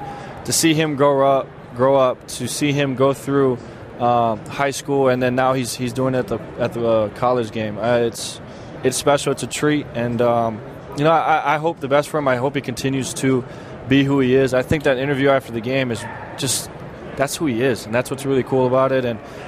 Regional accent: Hawaii, United States; growing up in Hawaii, the values that my family raised my brother and I in, we never take any of this for granted.

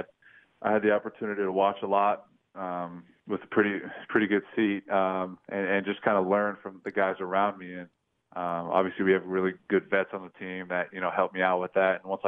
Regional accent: Las Vegas, Nevada, United States; And growing up in Vegas, going to games all the time

